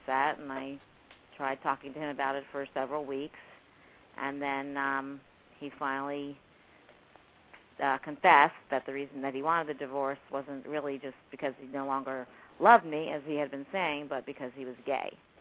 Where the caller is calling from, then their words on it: Florida, United States; We're calling from South Florida.